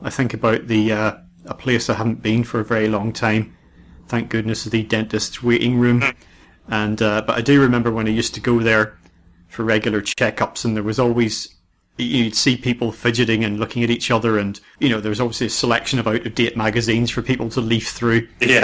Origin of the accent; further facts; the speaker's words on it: United Kingdom; Being British, of course, most people hadn't prepared for the hot day